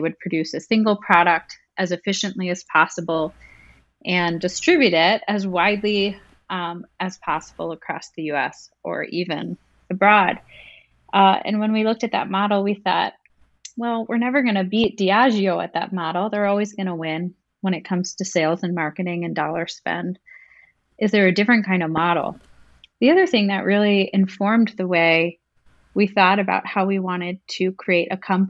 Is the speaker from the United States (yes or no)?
yes; Pittsburgh, Pennsylvania, United States; And we're from Pittsburgh, and I know you guys know, but we, Pittsburgh was the birthplace of American rye whiskey.